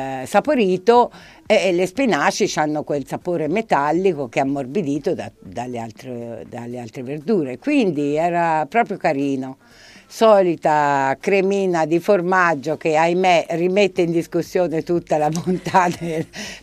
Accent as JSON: {"language": "Italian", "town": "Florence", "region": "Tuscany", "country": "Italy", "said": "anche se sono fiorentina"}